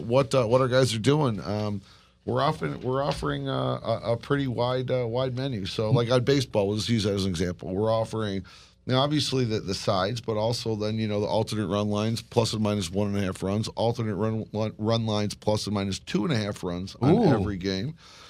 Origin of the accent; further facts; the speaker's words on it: Detroit, Michigan, United States; maybe this has to do with the fact that I'm from Detroit and we're trying to give good value